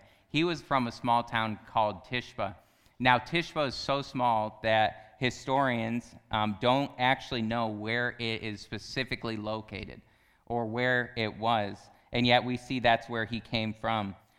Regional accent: Pennsylvania, United States; So if you don't know, I grew up in Pennsylvania outside of a town that's about 10,000 people.

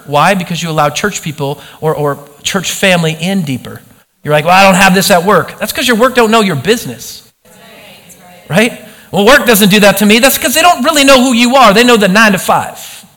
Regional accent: Oregon, United States; Or maybe that's just because I grew up in Oregon and we hug trees.

